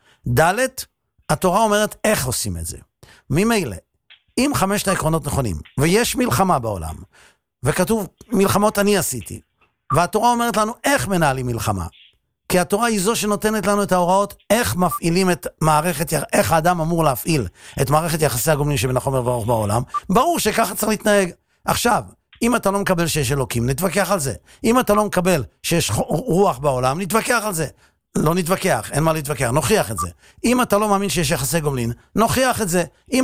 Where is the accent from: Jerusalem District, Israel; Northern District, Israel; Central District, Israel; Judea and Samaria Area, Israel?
Central District, Israel; Netanya; והייתי נוסע הרבה לשבת הביתה, מהישיבה בירושלים לביתנו בנתניה